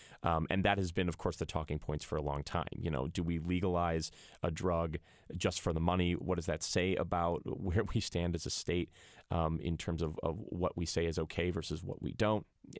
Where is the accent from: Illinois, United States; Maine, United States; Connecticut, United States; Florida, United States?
Illinois, United States; In my home state of Illinois, when the legalization of marijuana was being discussed, that was a big talking point.